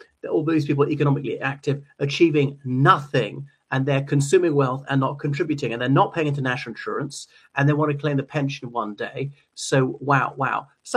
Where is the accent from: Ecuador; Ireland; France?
Ireland; from Ireland.